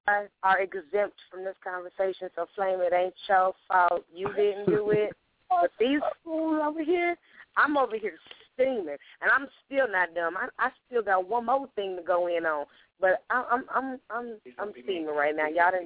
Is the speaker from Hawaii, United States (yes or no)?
no; Dayton, Ohio, United States; born there; if you ever in your life mention the cities of Ohio and don't include or mention where I was born in Dayton, I'm going to come to Cleveland and cut your ass.